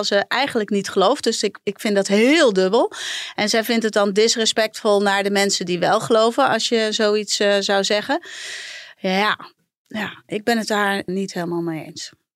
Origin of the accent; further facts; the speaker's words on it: North Brabant, Netherlands; ik ben in Brabants dorp opgegroeid.